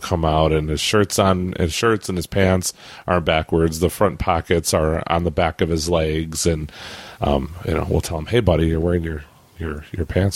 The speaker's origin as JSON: {"language": "English", "region": "Michigan", "country": "United States", "tie": "born or raised there", "said": "I live in Michigan because I grew up in Michigan."}